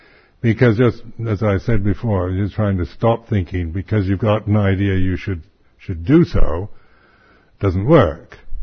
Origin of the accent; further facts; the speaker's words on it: Seattle, Washington, United States; now in United Kingdom; being American, being somebody from Seattle, I'm also British now.